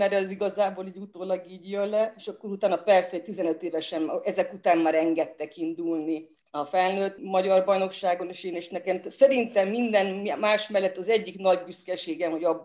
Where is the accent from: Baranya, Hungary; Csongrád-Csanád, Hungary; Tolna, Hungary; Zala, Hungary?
Baranya, Hungary; Sellye; akkor Pécs mellett a szüleimet kihelyezték dolgozni, egy, most már Selje, most már város, akkor még község volt